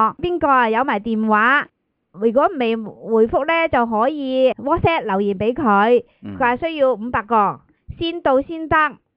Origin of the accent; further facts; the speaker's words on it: Hong Kong; 即系我哋香港人讲话好激嘅